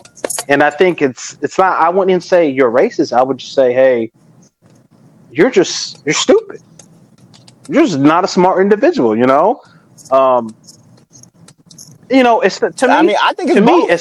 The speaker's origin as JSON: {"language": "English", "region": "North Carolina", "country": "United States", "tie": "born or raised there", "said": "I'm in North Carolina. I grew up in North Carolina."}